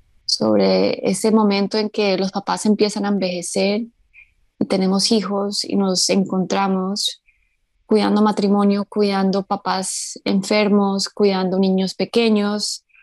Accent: Colombia; now in United States; soy poeta colombiana, vivo en Estados Unidos hace ya varios años.

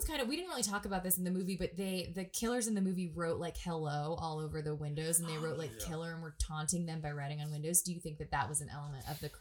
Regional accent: California, United States; I grew up in Butte County, guys.

